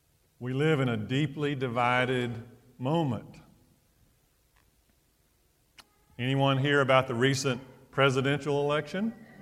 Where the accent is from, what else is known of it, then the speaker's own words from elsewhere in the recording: Georgia, United States; The great Southern novelist Flannery O'Connor, from my home state of Georgia, once wrote